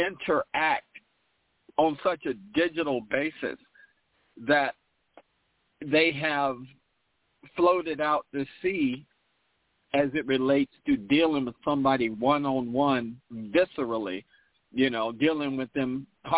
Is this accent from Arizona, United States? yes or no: no; North Carolina, United States; I have an accent. I'm from North Carolina.